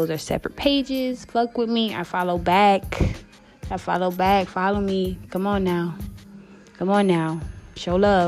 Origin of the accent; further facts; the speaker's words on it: Massachusetts, United States; born there; I was born in Massachusetts, but both my parents are from New York, so that's my second home.